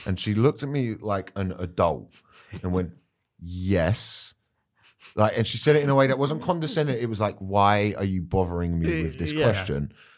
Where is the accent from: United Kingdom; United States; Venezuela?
United Kingdom; England; And I think for 9 of us, English lads, we're not the rowdiest group of people. We're still English.